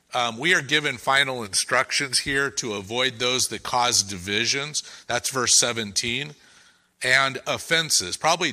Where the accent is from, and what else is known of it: United States; born or raised there